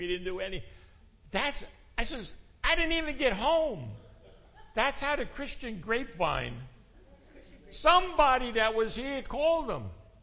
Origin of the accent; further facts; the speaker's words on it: Copiague, New York, United States; I grew up here in Copaig, right on Waldo Street, next block over from Jerry and Mary Ann. My father built the house I grew up in.